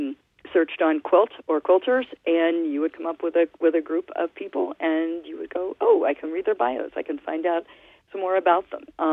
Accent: Mid-Atlantic, United States; my background is Eastern European Jewish. I come from the Mid-Atlantic region

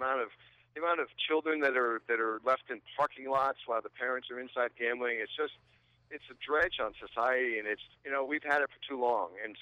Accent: Uncasville, Connecticut, United States; now in North Stonington, United States; Hey, listen, I grew up in Uncasville, Connecticut, where Mohegan Sun is.

